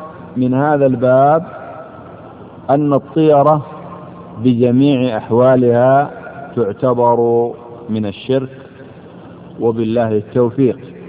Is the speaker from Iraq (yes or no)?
no; Yemen; عندنا في اليمن وخصوصا في بلدي إذا جاء يوم الأربعاء لا يسافر الكثير من الناس